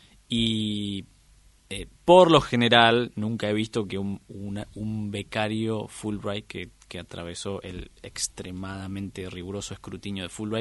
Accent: Buenos Aires, Argentina; Yo también soy de la provincia.

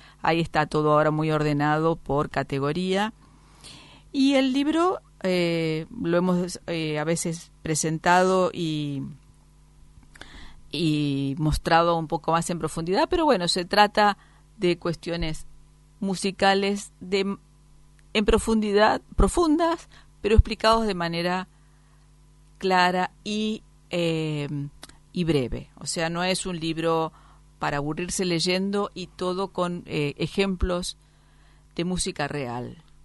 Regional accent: Rufino, Santa Fe, Argentina; Soy de Rufino, así que una infancia muy con siesta

